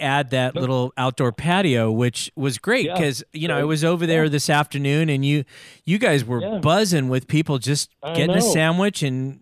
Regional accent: California, United States; You know, I grew up in the San Francisco Peninsula, and we had a Mimi's in Foster City.

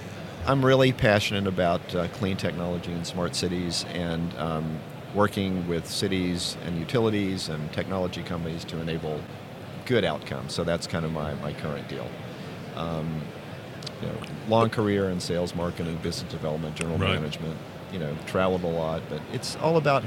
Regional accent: Louisiana, United States; moved away; Particularly since we're both from Louisiana, right?

